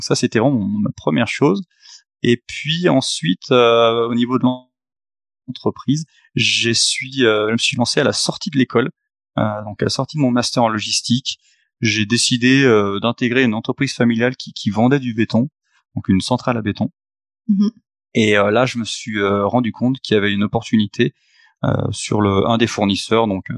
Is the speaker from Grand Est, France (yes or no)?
no; Thônes, Auvergne-Rhône-Alpes, France; Actuellement, j'ai 39 ans. Donc, je viens de Haute-Savoie, un petit village peuplé d'irréductibles gaulois qui résistent encore et toujours à l'envahisseur. Donc, du nom de Thônes. Thônes en Haute-Savoie